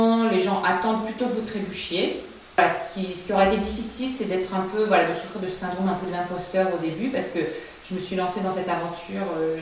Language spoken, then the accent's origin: French; Bayonne, Nouvelle-Aquitaine, France; dans le Pays Basque, puisque je suis originaire de Bayonne.